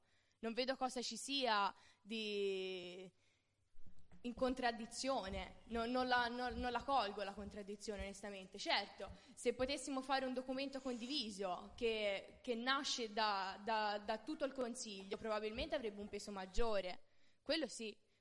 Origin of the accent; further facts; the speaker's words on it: Chianni, Tuscany, Italy; del sentire di tutta la popolazione del mio paese, perché io sono di Chianni, di Laiatico, di Terricciolo, di tutti i limitrofi